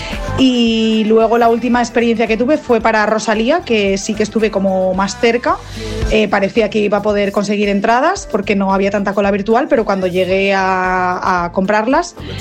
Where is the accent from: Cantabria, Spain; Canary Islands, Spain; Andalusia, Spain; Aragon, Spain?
Cantabria, Spain; Santander; soy de Santander.